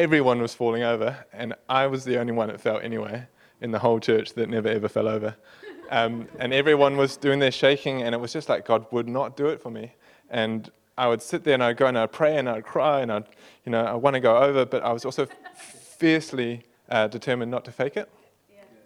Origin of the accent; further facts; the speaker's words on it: South Africa; So I grew up in South Africa, so we had a African woman that lived with us, looked after my grandmother who had dementia.